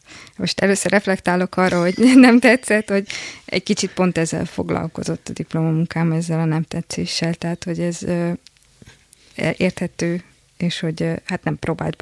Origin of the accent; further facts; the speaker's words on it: Szombathely, Vas, Hungary; hát otthon Szombathelyről származom, és akkor ott a közelben a határon